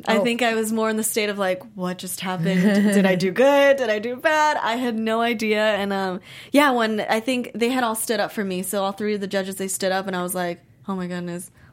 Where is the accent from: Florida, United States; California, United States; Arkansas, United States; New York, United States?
Florida, United States; Miami; We have the same teacher for a couple years, like, mm-hmm. growing up in Miami and everything.